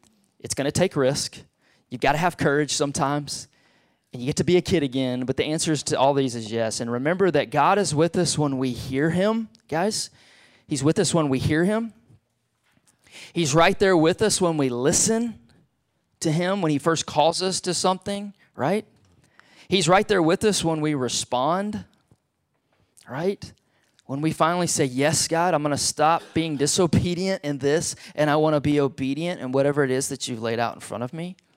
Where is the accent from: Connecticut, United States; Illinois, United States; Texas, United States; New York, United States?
Texas, United States; Beaumont; also born or lived in Silsbee; now in Lufkin, United States; I got some great memories of growing up in Southeast Texas. I grew up in Beaumont, just 2 hours from here. Grew up in Silsby and Beaumont most of my life.